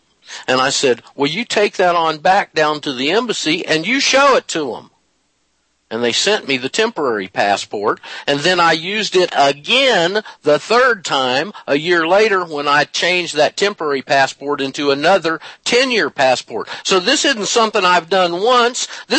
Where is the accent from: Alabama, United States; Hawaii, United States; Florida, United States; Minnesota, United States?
Florida, United States; Panama City; the property records of Bay County, Florida, Panama City, my hometown, back in 1992 on December 31st.